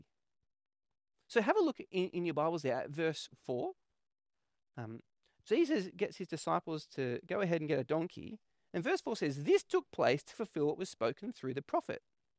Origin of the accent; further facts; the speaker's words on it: New South Wales, Australia; born there; I was born in New South Wales and my dad watched the NRL. So that's kind of what I grew up on